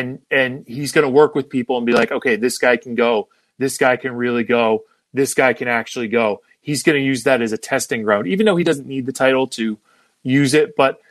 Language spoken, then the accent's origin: English; Ireland; And you know, being Irish myself, I respect holding grudges forever.